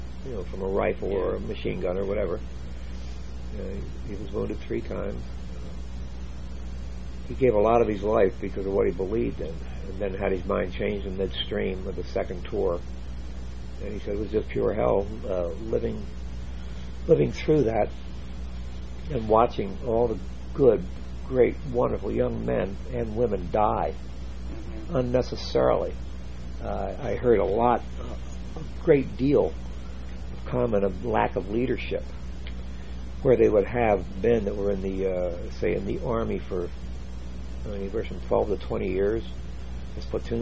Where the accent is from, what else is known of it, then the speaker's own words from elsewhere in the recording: United States; That I was very ashamed as an American to even be associated with that name